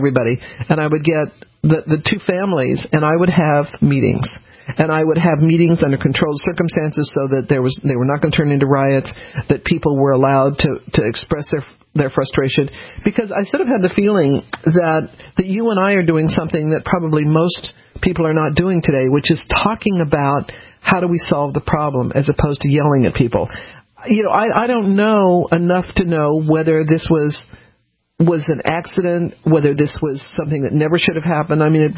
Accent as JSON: {"language": "English", "country": "United States", "said": "I'm the last person in the world to be against protesting. I'm an American."}